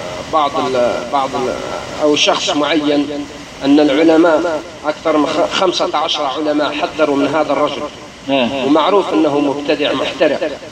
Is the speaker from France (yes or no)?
yes; France; also born or lived in Ghardaia, Algeria; انا من انا الاصل من الجزائر، لكن للاسف الشديد كبرت في فرنسا